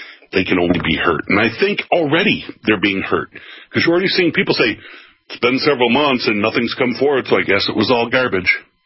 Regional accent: New York, United States; I'm a New Yorker, remember, folks

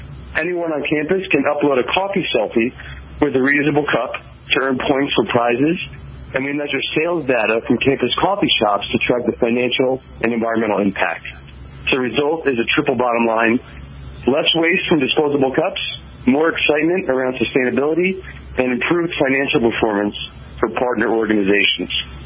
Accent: Toms River, New Jersey, United States; moved away as an adult; now in San Diego, United States; Well, I'm in San Diego now, but my hometown is Toms River, New Jersey. Born and raised in the Garden State for 25 years.

